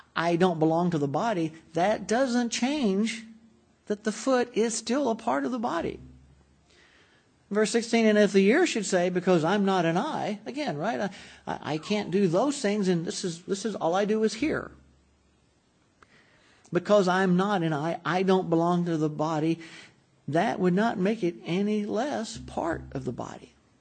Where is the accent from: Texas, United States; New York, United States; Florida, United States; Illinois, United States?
Texas, United States; I'm from Texas.